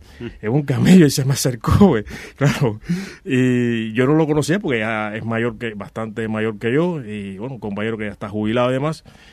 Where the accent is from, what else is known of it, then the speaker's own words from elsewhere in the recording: Havana, Cuba; soy de Ciudad de La Habana, y ahí en la barriada me muevo entre 10 de octubre, la barriada de Lauton y el Cotorro